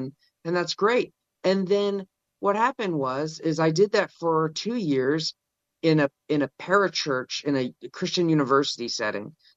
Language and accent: English; Benin; And so I grew up in West Africa in a little country called Benin.